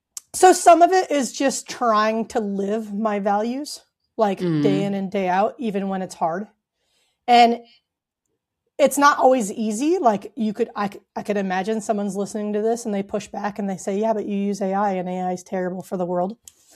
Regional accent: United States; I know as an American, we don't often think about like there's developing countries we can learn from

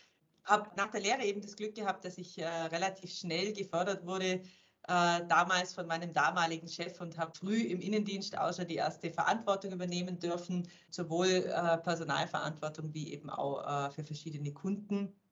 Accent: Germany; als Deutscher ist man in der Schweiz, wird man nicht immer direkt gerade zunächst mit offenen Armen empfangen

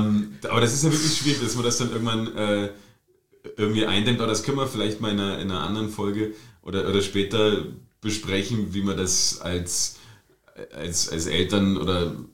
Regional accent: East Germany, Germany; Born and raised in DDR.

